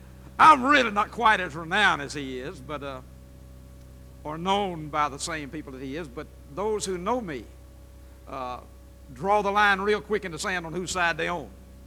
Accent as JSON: {"language": "English", "town": "Elaine", "region": "Arkansas", "country": "United States", "tie": "born or raised there", "said": "But I was born in Elaine, Arkansas. Raised in Elaine, Arkansas. It's a rural farming country, community."}